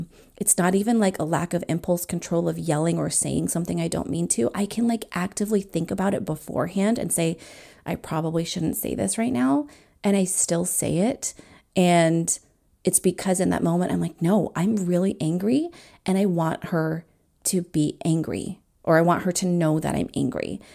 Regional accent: United States; I grew up in the United States. My mom grew up in the Philippines.

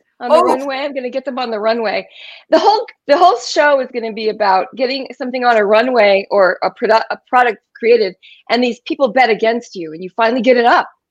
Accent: Texas, United States; And I said, Texas. I think I said Texas. That's where I was from.

